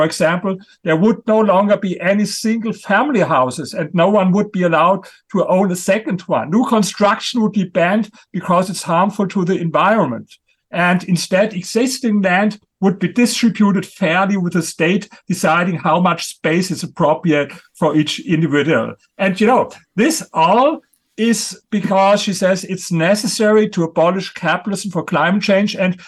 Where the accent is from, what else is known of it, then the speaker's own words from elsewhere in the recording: Germany; accent: German; English is a second language; I come from Germany, what you see with my accent.